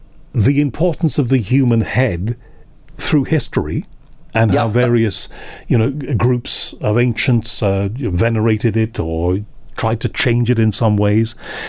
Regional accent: Liverpool, North West England, United Kingdom; You know, I'm from Liverpool. So a lot of my holidays when I was a kid were out to Llangollen and then further out west to places like Aberystwyth

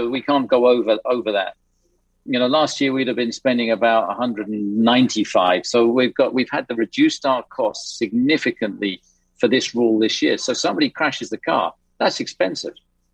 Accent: United Kingdom; We're very British about that kind of stuff.

